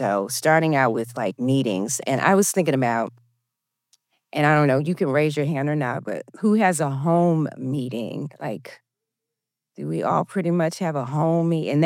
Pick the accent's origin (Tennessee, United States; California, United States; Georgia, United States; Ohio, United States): Georgia, United States; Atlanta; I'm from Atlanta, Georgia.